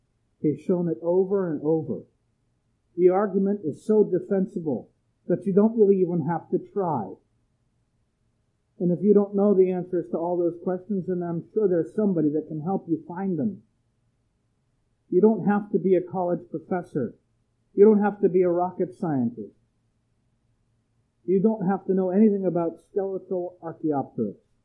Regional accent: Erie, Pennsylvania, United States; I've walked into places in my hometown of Erie, Pennsylvania

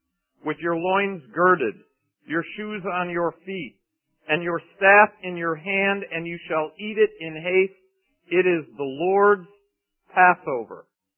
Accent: Ohio, United States; my grandmother used to grow horseradish when I grew up in Ohio.

